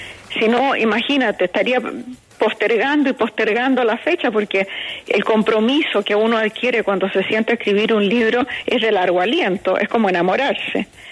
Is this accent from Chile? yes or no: yes; Chile; moved away as an adult; also born or lived in Venezuela; Yo salí de Chile, fui a Venezuela después del golpe militar en Chile, y en Venezuela no encontré trabajo como periodista en ninguna parte.